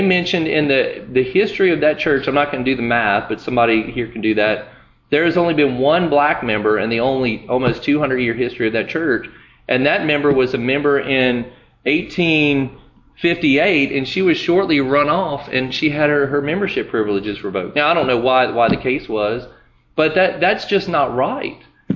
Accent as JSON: {"language": "English", "town": "Pumpkin Center", "region": "Louisiana", "country": "United States", "tie": "born or raised there", "said": "I grew up in Pumpkin Center. You know, my parents were raised in Metairie"}